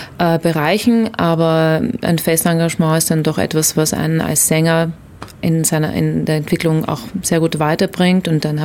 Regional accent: Austria; now in Germany; Aus der Nähe von Wien.

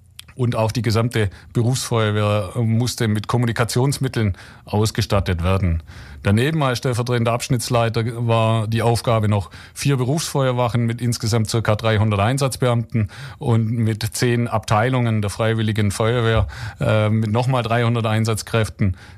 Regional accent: Unterweiler, Germany; ich bin aufgewachsen im Teilort Unterweiler

